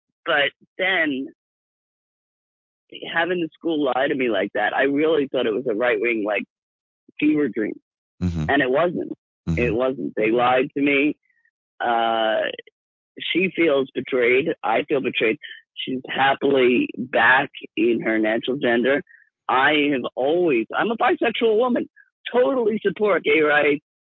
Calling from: New York, United States; I am calling from Long Island, New York.

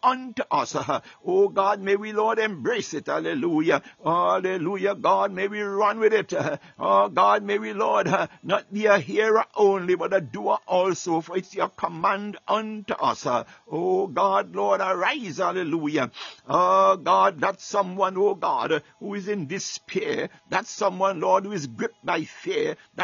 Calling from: Baltimore, Maryland, United States; I'm speaking from Baltimore, Maryland.

